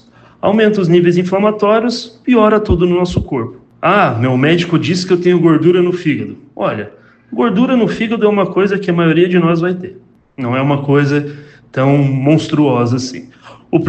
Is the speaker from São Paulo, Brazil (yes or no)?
no; São José dos Pinhais, Paraná, Brazil; also born or lived in Florianópolis; now in Campos Novos, Brazil; Eu sou natural de São José dos Pinhais, em Paraná. Fui para Florianópolis fazer faculdade e logo depois vim parar aqui.